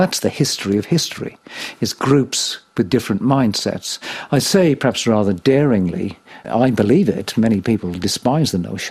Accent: Wales, United Kingdom; And I, being Welsh, have always been a pessimist.

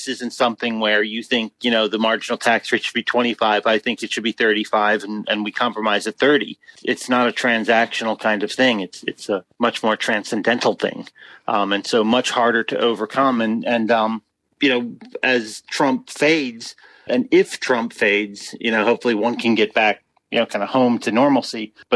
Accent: United States; now in Australia; The only thing I can compare it to is, you know, as an American, whenever you see the skyline

